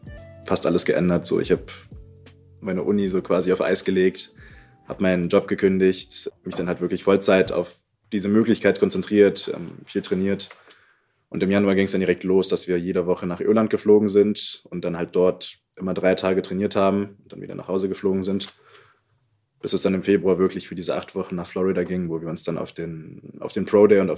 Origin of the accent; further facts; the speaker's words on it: Berlin, Germany; Ich bin 23 Jahre alt, geboren und aufgewachsen in Berlin.